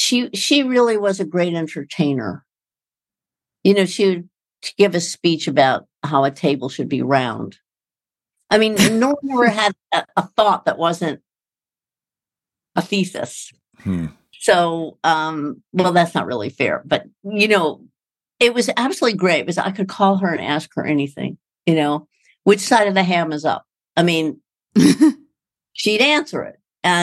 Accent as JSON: {"language": "English", "region": "New York", "country": "United States", "said": "One of the great things about being a New Yorker is there's so many places around you to buy food."}